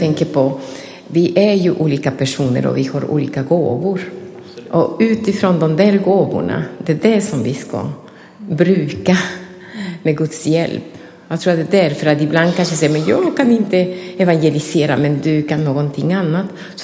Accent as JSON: {"language": "Swedish", "country": "Ecuador", "tie": "born or raised there", "moved": "as an adult", "lives_now": "Sweden", "said": "Jag kommer tillbaka alltid till mitt hemland. För där bodde jag de första 28 åren. Och jag vet, jag har varit katolik. Men i Ecuador är det stor skillnad mellan att vara katolik och att man går till den evangeliska"}